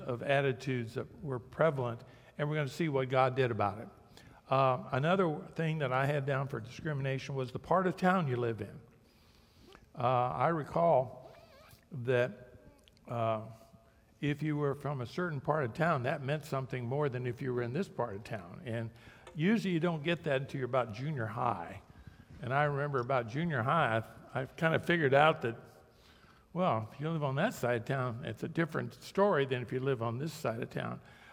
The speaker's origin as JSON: {"language": "English", "region": "Ohio", "country": "United States", "tie": "born or raised there", "said": "I grew up in Ohio, and I'm sure we had discrimination there in many ways. But when I got down to Nashville, Tennessee, I saw things and experienced things that was different than where I came from."}